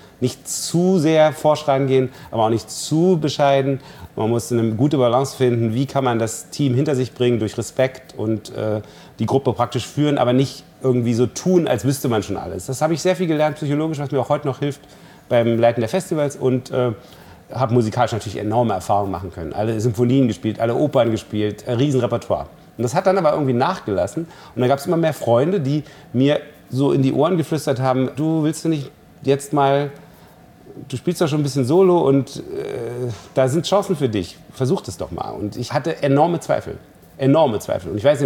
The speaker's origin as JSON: {"language": "German", "region": "Berlin", "country": "Germany", "lives_now": "New York, United States", "said": "Für mich als Berliner"}